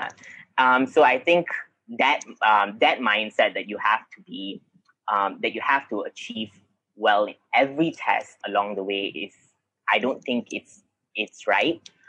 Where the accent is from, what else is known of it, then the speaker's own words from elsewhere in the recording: Ipoh, Perak, Malaysia; now in Kuala Lumpur, Malaysia; I moved from Ipoh to KL to study when about 4 years ago, six years ago.